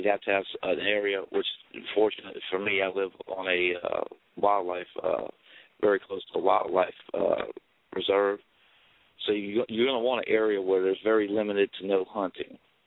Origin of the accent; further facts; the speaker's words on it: Morgan City, Louisiana, United States; I grew up in South Louisiana, Morgan City, and I was raised by my grandparents